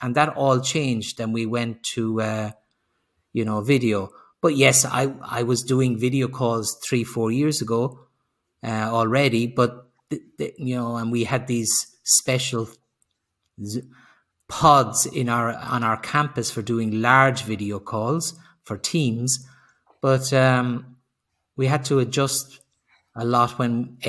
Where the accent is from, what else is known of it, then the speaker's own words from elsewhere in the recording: Ireland; moved away as an adult; also born or lived in Sweden / Slovenia / Spain; now in Germany; And I'm originally Irish, but I've lived outside of Ireland for 30 years, and I've lived in a number of countries, worked in a number of organizations, lived in Sweden, Slovenia, Spain, and now I'm living here in Germany.